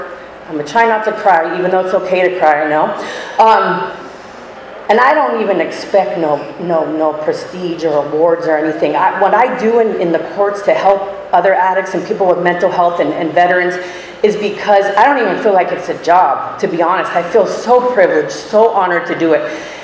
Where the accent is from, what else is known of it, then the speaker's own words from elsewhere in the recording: California, United States; We come from Northern California.